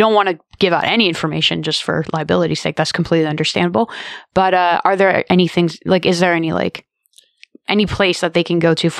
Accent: California, United States; moved away; I grew up in California, so most of the time people are like, no, guns, and that's it. Moving here was quite a culture shock

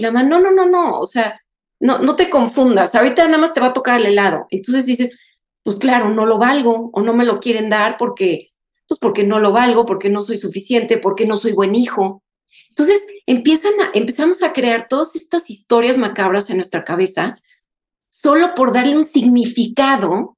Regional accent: Mexico; born there; pero yo nací en México, ¿no? Y yo siempre me sentía muy diferente.

